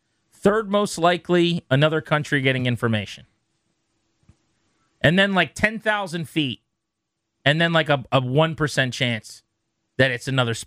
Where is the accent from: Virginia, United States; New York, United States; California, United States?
Virginia, United States; King George; Danny, King George County, the greatest county in all the land. My hometown, little King George, one high school town, about 25,000 people on a good day.